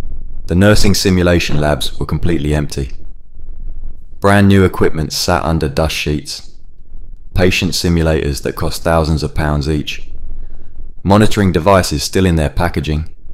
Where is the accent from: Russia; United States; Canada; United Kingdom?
United Kingdom; Southall, London; I grew up in Southall, helping my parents run their corner shop on the Broadway.